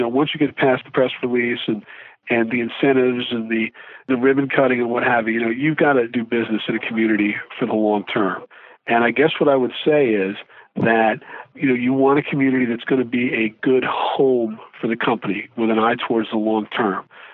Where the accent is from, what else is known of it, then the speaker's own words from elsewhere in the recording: New Jersey, United States; Well, I'll start off by citing my home state of New Jersey.